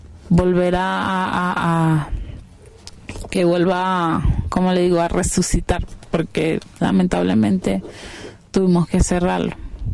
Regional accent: Valencia, Carabobo, Venezuela; now in Ecuador; Yo soy de Valencia. Valencia, vivo en Aguanagua.

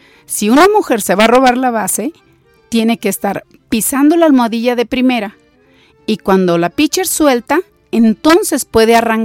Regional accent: Monterrey, Nuevo León, Mexico; moved away as an adult; now in San Luis Potosí, Mexico; yo nací en Monterrey. Yo siempre les digo, nacida, criada, estudiada y todo allá en Monterrey. Yo llegué aquí de 25 años cumplidos a ocupar una plaza de maestra de preescolar en Cárdenas, San Luis Potosí

